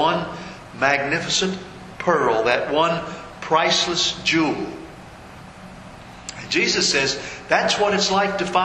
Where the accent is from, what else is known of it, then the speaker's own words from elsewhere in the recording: Locklin, Maryland, United States; also born or lived in Oakland, Maryland; Well, actually, I grew up in Locklin, Maryland, 2 hours from Oakland.